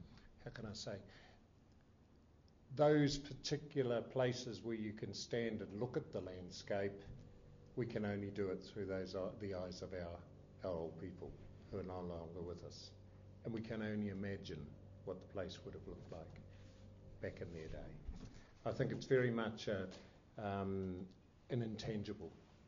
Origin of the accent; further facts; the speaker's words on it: Otago, New Zealand; Because I come from the Waitaki area